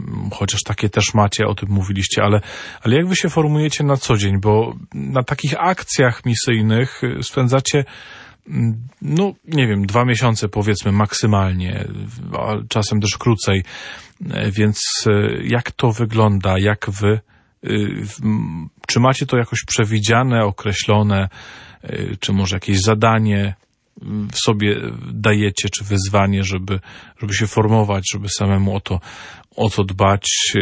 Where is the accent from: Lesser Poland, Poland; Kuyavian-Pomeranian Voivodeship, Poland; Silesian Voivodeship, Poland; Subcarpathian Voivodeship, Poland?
Kuyavian-Pomeranian Voivodeship, Poland; Toruń; Ja z Torunia